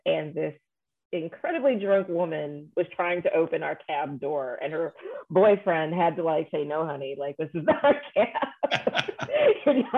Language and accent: English; New York, United States; also born or lived in Chicago; I'm from New York and I live in New York now, but I used to live in Chicago.